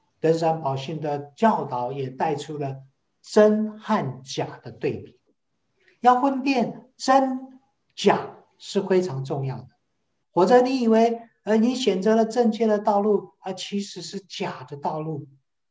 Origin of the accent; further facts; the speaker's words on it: Taipei, Taiwan; now in Chicago, United States; 我是一位从小在台北长大的一个城市的男孩，就是 City Boy。